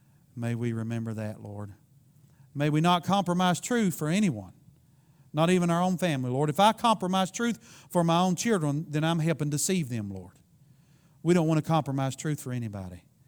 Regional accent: Tennessee, United States; We're like the guy who was a state trooper just across the line where I grew up in Tennessee.

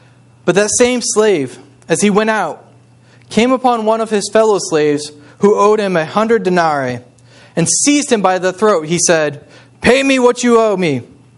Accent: Indiana, United States; moved away as an adult; ever since I've moved up here, whenever people find out that I'm originally from Indiana

